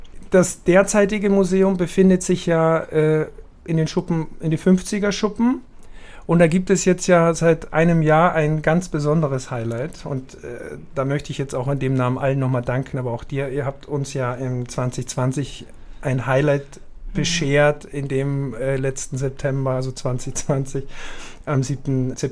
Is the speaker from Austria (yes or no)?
yes; Austria; now in Hamburg, Germany; weil wir beide nicht wirklich aus Hamburg sind, muss ich ja sagen, dass ich als Österreicher und du geborene Schweizerin